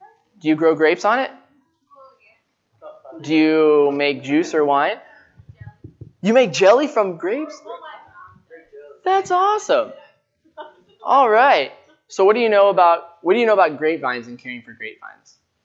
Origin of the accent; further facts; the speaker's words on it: United States; Americans, huh? I'm an American.